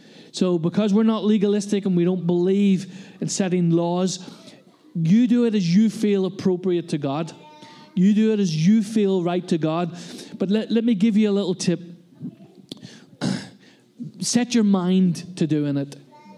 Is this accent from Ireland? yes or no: yes; Ireland; And that's tough as an Irishman, Sue. Giving up the bread is the hard thing.